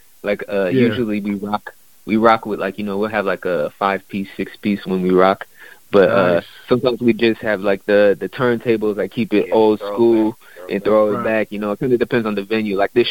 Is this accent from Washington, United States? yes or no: yes; Federal Way, Washington, United States; So, man, we're actually from Federal Way, the Fed. We call it the Fed side. But, yeah, we're from Federal Way. That's, like, a little bit south from Seattle.